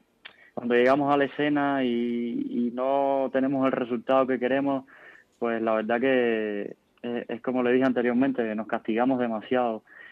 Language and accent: Spanish; Cuba; now in Madrid, Spain; desde que llegué a Madrid me sentí como en mi país. La gente aquí me acogió muy bien, me encanta. Es que la comida, todo, es como si fuera Cuba.